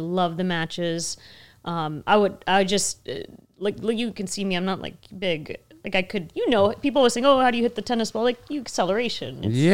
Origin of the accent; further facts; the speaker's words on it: Boston, Massachusetts, United States; I'm from Boston.